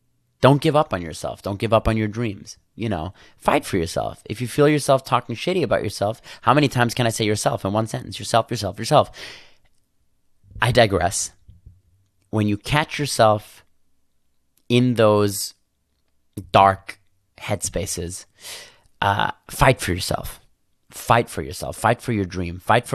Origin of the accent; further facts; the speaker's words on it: Vienna, Austria; English is a second language; I grew up in Vienna and the horses had these horses blinds on them.